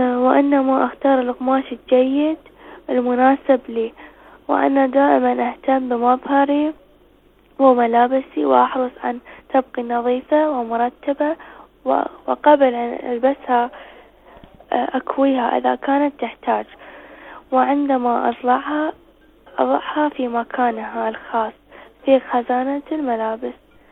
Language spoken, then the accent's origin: Arabic; Iraq; من العراق.